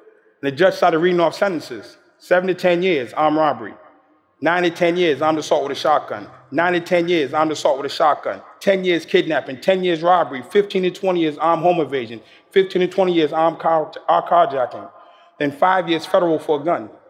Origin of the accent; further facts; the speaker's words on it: Boston, Massachusetts, United States; born there; I was born in Boston, Massachusetts.